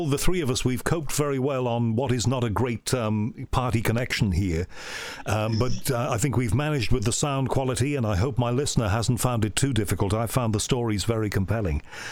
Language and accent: English; United Kingdom; You know, being British, I'm so polite.